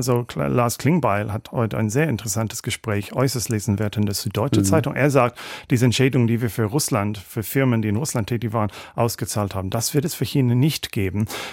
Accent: Ireland; German is a second language; Also ich komme aus Irland.

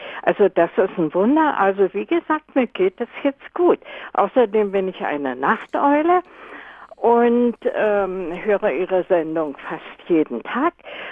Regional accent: Germany; Ich bin aus der DDR.

